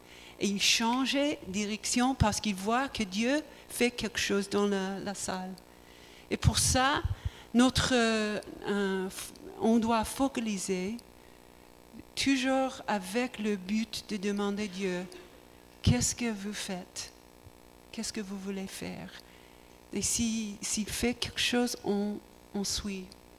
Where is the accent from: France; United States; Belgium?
United States; French is a second language; Et je suis américain et je pense ce que j'ai entendu des Français